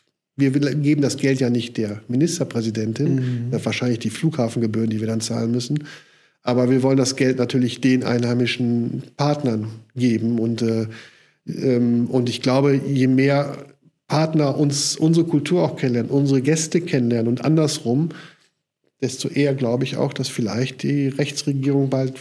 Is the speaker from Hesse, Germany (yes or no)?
no; Münster, North Rhine-Westphalia, Germany; also born or lived in Kiel; now in Geldern, Germany; Ich bin dann nach Geldern an den Niederrhein gezogen als Münsteraner. Das ist dann nicht so weit weg von Münster.